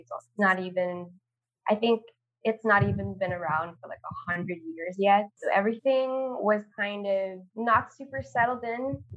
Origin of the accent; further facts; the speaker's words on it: Dubai, United Arab Emirates; moved away as an adult; So I was born and raised in Dubai. I lived there up until I was 18. I'd always known that I was going to move here at 18